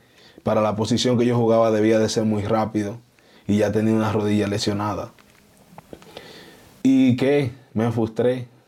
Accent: Jacagua, Santiago, Dominican Republic; yo soy de Jacagua, que es la comunidad donde yo vengo, en Santiago de los Caballeros, en República.

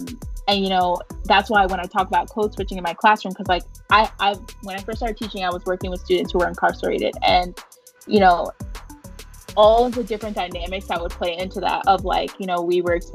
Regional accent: New York City, New York, United States; So one of my many hats is that I'm from Uptown Manhattan, and, you know, I only spent a short amount of time, like, living there physically

